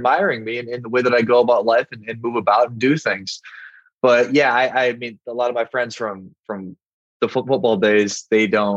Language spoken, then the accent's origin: English; South Dakota, United States; And for me, I'm from South Dakota. It's put your head down, you work hard, you don't talk about your emotions, you don't talk about your accomplishments, you're very independent, you're very autonomous, you just do what you need to do.